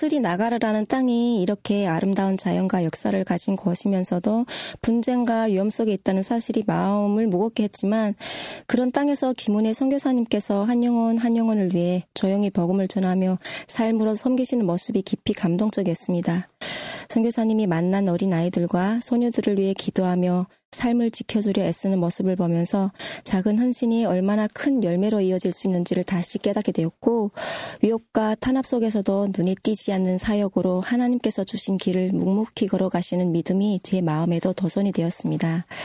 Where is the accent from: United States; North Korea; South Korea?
North Korea; 우리 고향 땅에 있는 북조선 신자분들을 위해서도